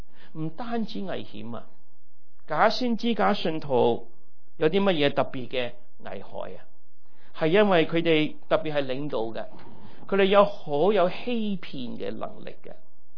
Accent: China; 狼可以用羊皮来挂，我们中国人都用这句说话，是不是？

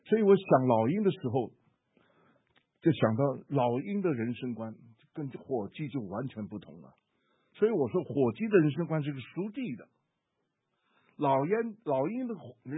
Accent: Shanghai, China; 我们上海人有一句话，上海话怎么讲我忘了

